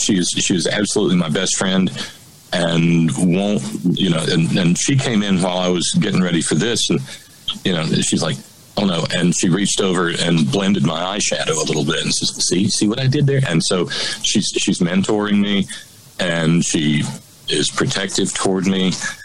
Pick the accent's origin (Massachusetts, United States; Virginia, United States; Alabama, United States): Alabama, United States; I had gone back to my hometown in Alabama last year.